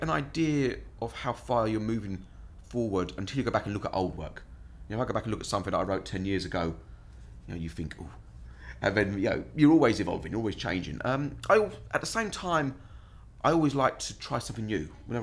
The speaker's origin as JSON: {"language": "English", "region": "London", "country": "United Kingdom", "also_born_or_lived": "Ireland", "said": "I'm from London. I was born in St. Thomas's. I lived in the Elephant and Castle when I was younger. Then I moved to Ireland, actually, as a child, because my family were Irish."}